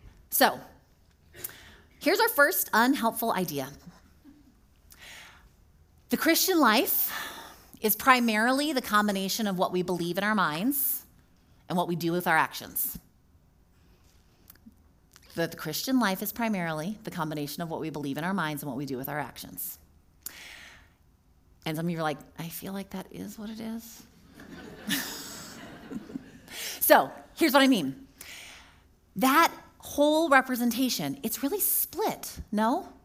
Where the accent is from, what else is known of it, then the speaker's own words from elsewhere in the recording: California, United States; also born or lived in Chicagoland; I am from Southern California almost all my life. And we live, our family, by this little park. And one of the best things about coming home to Southern California after 5 years in the Chicagoland area